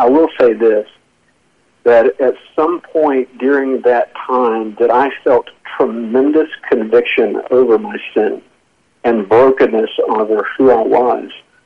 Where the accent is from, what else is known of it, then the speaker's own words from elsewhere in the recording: Wilmington, North Carolina, United States; which is about 2.5 hours from my hometown there in Wilmington area.